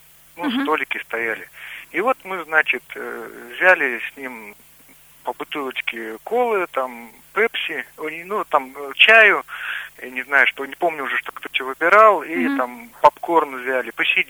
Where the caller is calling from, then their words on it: Ulan-Ude, Buryatia, Russia; я из Улан-Удэ.